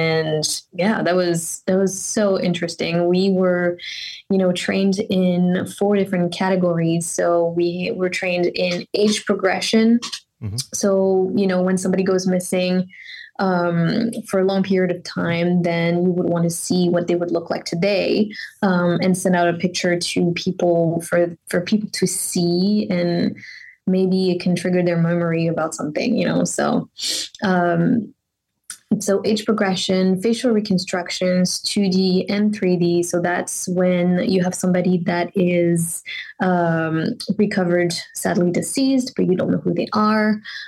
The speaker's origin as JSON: {"language": "English", "town": "Paris", "region": "Île-de-France", "country": "France", "tie": "born or raised there", "second_language": "English", "said": "I am from France. I was raised in France, in Paris."}